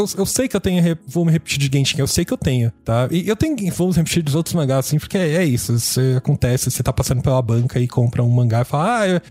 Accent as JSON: {"language": "Portuguese", "country": "Brazil", "said": "enquanto nós brasileiros, a gente tem uma visão, né, da nossa interpretação"}